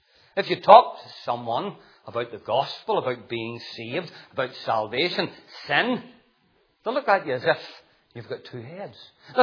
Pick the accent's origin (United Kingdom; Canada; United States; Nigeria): United Kingdom; Portavogie, Northern Ireland; I grew up in Portavogie all my life